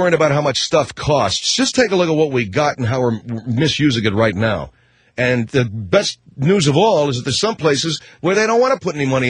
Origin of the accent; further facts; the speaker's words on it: California, United States; That's my, that happens to be my birthright as a Californian. That's my birthright. That ocean and that sand.